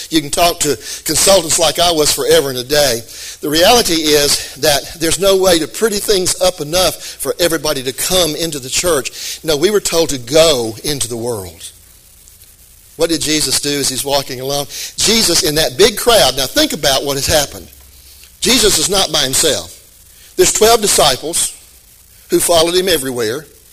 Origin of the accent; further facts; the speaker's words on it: Florence, United States; I grew up in Florence. I ate at Trowbridge's yesterday.